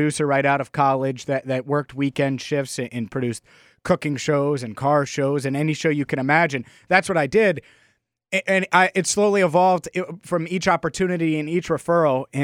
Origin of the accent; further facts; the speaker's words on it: Cincinnati, Ohio, United States; I've lived in Cincinnati my whole life. I was born in August of 91.